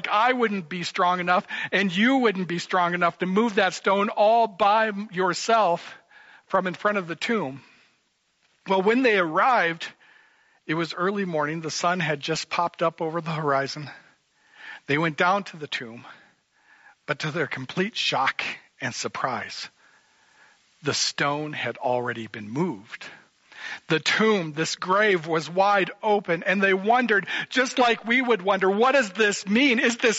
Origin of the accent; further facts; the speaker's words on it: Sabula, Iowa, United States; Sebula is my hometown, and yes, it's the only island city in all of Iowa.